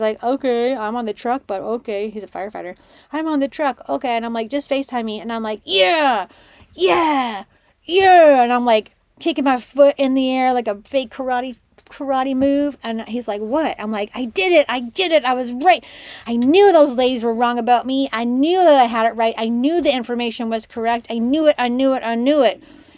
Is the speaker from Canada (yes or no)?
yes; Canada; Plus, I'm Canadian.